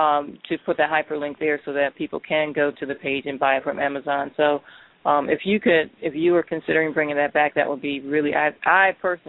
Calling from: Cleveland, Ohio, United States; I'm in Cleveland.

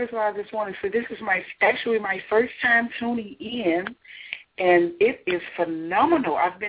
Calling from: Forest City, Arkansas, United States; I'm calling from Forest City, Arkansas.

